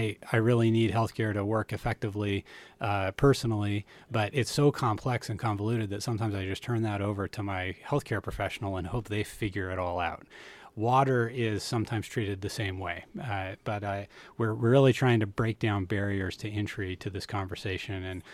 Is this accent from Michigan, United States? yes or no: no; Colorado, United States; I'm originally from the Western Slope